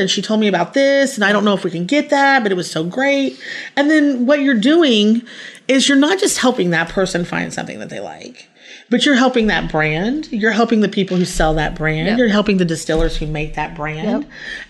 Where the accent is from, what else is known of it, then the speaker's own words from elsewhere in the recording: Midwest, United States; Or if you live in an environment like myself, where I come from. I mean, I come from the Midwest.